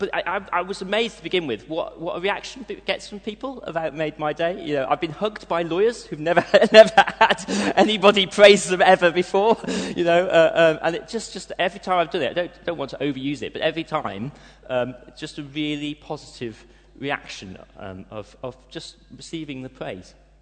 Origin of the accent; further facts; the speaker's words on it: United Kingdom; we're very British.